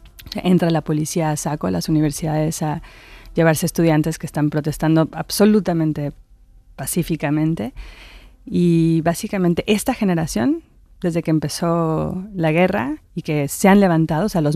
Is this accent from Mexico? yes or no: yes; Mexico; now in New York, United States; siendo mexicana y ahora habiendo vivido tanto tiempo en Estados Unidos